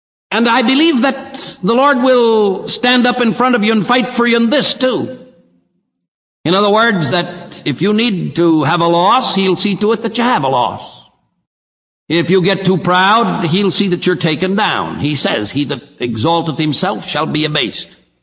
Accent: California, United States; And I was brought up in California, and there weren't 2 miles of paved road in the whole state.

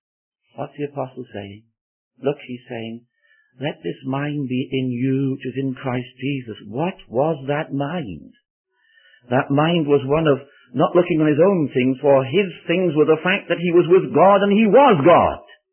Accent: Wales, United Kingdom; I'm Welsh, I like singing, and we're going to sing a hymn.

